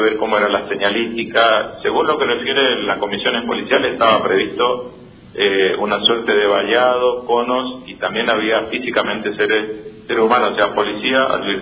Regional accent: Corrientes, Argentina; Conozco el modelo y soy correntino y sé cómo trabaja la justicia

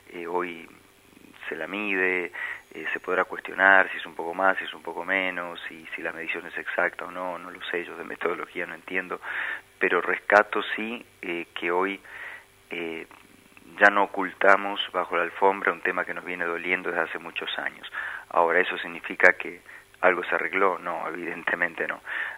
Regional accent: Argentina

